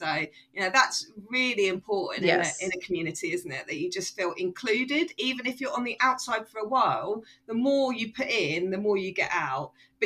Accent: United Kingdom; I got it less because obviously I'm British

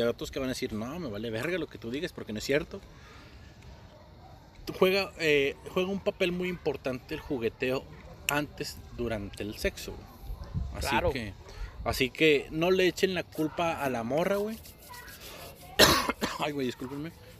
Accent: Monterrey, Nuevo León, Mexico; Que somos regios y nos ven como culos.

